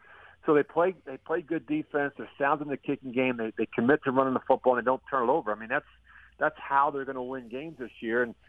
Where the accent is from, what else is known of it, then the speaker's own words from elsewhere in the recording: Philadelphia, Pennsylvania, United States; I mean, I grew up in Philadelphia, so I was a big Sixers fan.